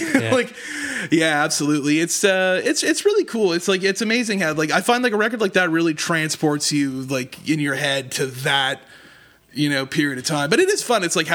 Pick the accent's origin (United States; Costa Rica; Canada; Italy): Canada; As Canadian people, we have nothing to do with.